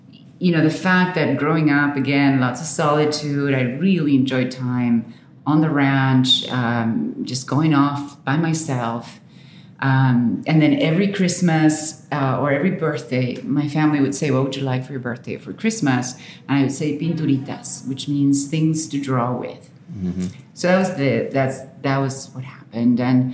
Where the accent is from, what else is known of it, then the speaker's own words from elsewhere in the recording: Santa Rosa, La Pampa, Argentina; So I was born in Argentina in La Pampa, Santa Rosa.